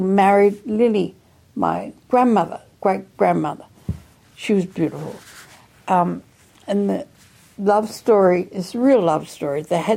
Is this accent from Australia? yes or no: yes; Darwin, Northern Territory, Australia; born there; when I was born in 1950 in Darwin, I'm old. There were not many Filipino people in Darwin.